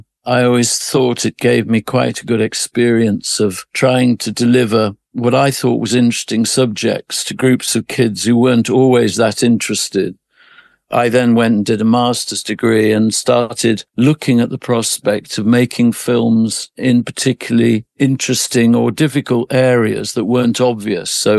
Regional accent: Birmingham, West Midlands, United Kingdom; Mick was a fellow Brummie, so I come from Birmingham originally

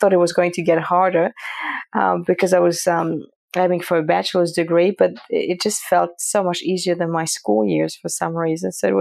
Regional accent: Greece; also born or lived in England; when I was living in Greece, I was raised in Greece, and I went to a French school

